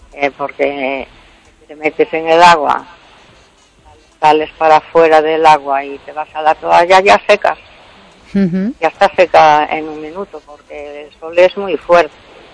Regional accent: Vigo, Galicia, Spain; la de Vigo, que tengo llamado

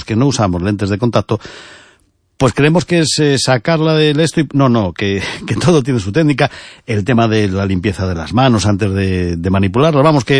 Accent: Ourense, Galicia, Spain; Pero no pasa nada, somos de Ourense y estamos acostumbrados.

